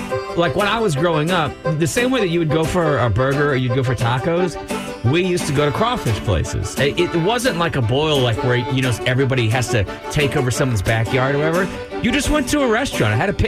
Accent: Louisiana, United States; And that was the thing about when I was growing up in Louisiana, that you didn't have that problem with the shells.

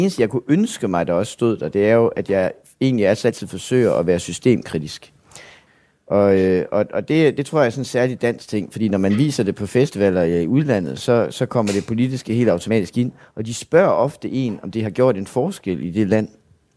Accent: Esbjerg, Region of Southern Denmark, Denmark; born there; Det betyder, at jeg blev født i Esbjerg, og det var en by, jeg havde det meget, meget svært ved.

